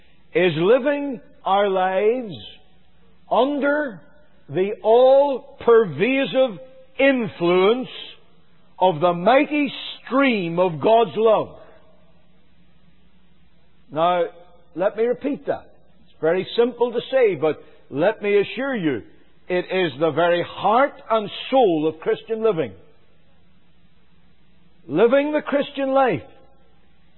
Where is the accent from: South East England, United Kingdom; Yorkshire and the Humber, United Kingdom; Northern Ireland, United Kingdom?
Northern Ireland, United Kingdom; now in United States; I don't come from South Carolina. I have got most of the accent off pat now, as you understand, but I don't come from here. I come from Northern Ireland.